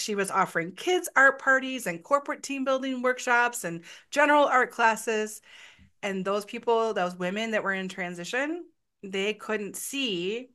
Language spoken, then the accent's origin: English; Detroit, Michigan, United States; I'm come from Detroit, so it's stuck in neutral.